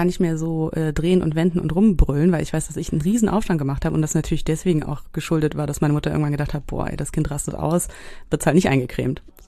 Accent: Travemünde, Schleswig-Holstein, Germany; mit meiner Freundin, die ich schon öfter erwähnt habe, mit der ich da auch aufgewachsen bin in Travemünde

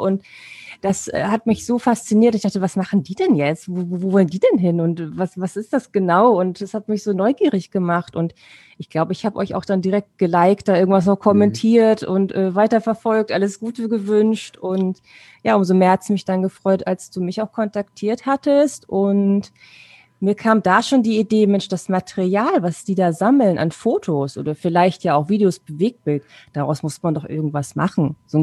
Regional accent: Bremen, Germany; geboren bin ich in Bremen. Ich komme also aus Norddeutschland, dort bin ich auch aufgewachsen.

